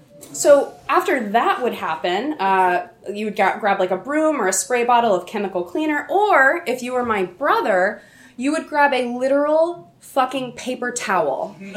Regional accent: Atlanta, Georgia, United States; I grew up in Atlanta, Georgia, which is the kind of warm, humid environment where palmetto bugs

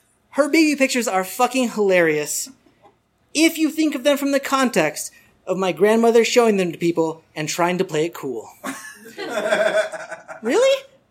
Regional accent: Arizona, United States; First of all, because I'm from Arizona, and unbelievably shitty racism against me and my extended family is so ingrained

